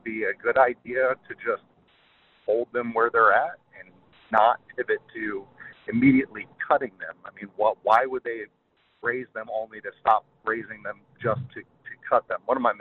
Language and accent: English; Ohio, United States; I'm from Ohio. I've been listening for some time.